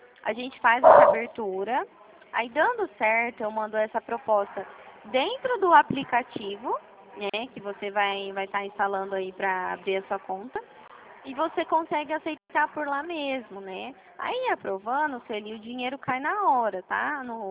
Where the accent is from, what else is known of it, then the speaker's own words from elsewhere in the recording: Presidente Prudente, São Paulo, Brazil; DDD ele é 018, porque eu sou daqui de Presidente Prudente.